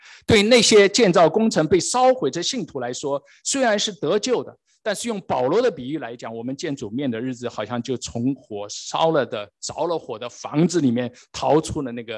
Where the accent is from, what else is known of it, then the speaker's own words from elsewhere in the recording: Shanghai, China; 2009年，这是我的故乡上海